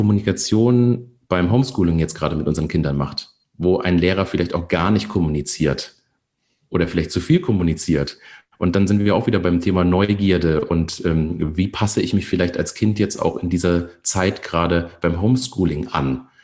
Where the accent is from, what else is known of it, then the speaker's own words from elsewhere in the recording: Rhineland-Palatinate, Germany; Ich komme aus der Nähe von Koblenz, am Rhein.